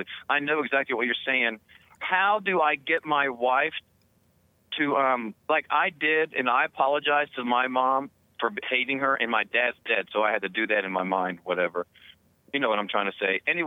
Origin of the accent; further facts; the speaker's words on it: Kentucky, United States; Like, where I grew up, I grew up in Kentucky, every white person that I seen looked and acted like my mom and dad.